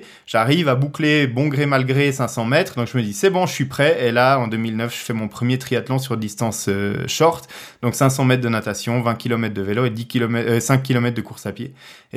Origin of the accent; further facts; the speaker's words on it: Zurich, Switzerland; J'ai fait 2014 à Zurich, donc chez moi en Suisse.